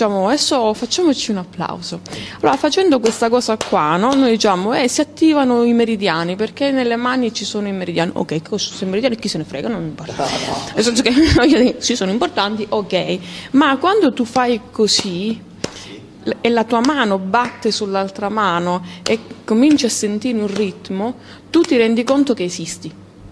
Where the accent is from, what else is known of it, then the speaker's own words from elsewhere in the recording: Calabria, Italy; mi ha riportato nella mia terra, e quindi in Calabria